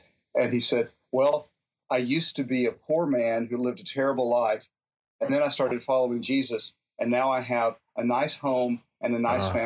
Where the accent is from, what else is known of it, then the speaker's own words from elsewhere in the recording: Miami, Florida, United States; the Cuban Catholicism that I grew up with in Miami